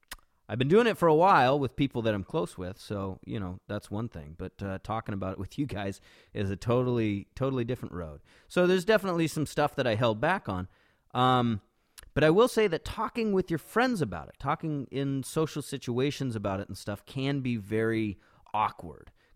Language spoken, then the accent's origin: English; Dallas, Texas, United States; moved away as an adult; now in Tokyo, Japan; I am originally from Dallas, Texas, but have been living and working in Tokyo for the last 7 years.